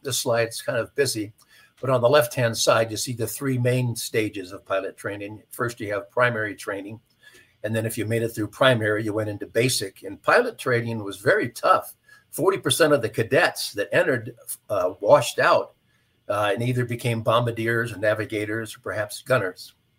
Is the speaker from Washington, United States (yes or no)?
no; Pasadena, California, United States; My mother was born and raised in Pasadena, California, as was I.